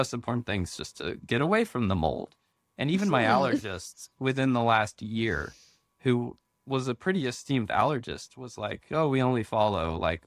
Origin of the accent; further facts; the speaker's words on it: East Coast, United States; I grew up on the East Coast, so I'm familiar with what it is, but I haven't seen them out here.